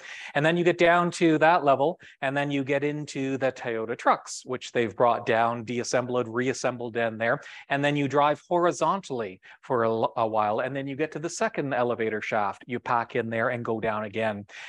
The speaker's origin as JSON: {"language": "English", "town": "Timmins", "region": "Ontario", "country": "Canada", "said": "I'm from Northern Ontario, up Timmins direction."}